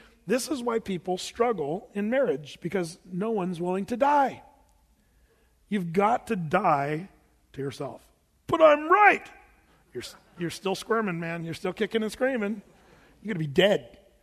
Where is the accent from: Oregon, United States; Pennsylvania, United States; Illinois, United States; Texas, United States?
Oregon, United States; as a kid growing up in Southern Oregon, we had a lot of forest fires